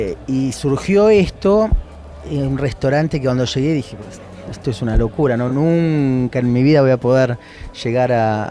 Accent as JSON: {"language": "Spanish", "country": "Argentina", "said": "me fui como los argentinos, viste que lo atamos con alambre, me las arreglé, empezamos."}